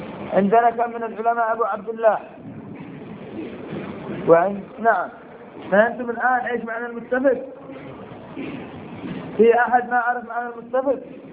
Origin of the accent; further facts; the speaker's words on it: Yemen; عندنا في اليمن